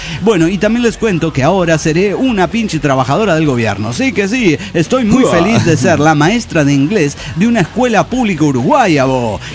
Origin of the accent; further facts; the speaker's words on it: Tarija, Bolivia; de Tarija, Bolivia.